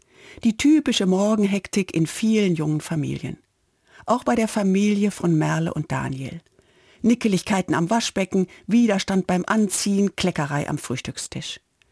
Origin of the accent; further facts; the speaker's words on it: Oldenburg, Lower Saxony, Germany; In der Pogromnacht des 9. November 1938 brannte in meiner Heimatstadt Oldenburg die Synagoge.